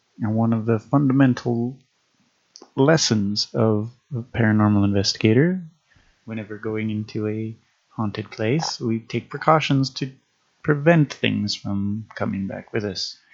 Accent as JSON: {"language": "English", "region": "Colorado", "country": "United States", "tie": "born or raised there", "said": "I had never felt fear of the forest before all my whole life growing up in Colorado."}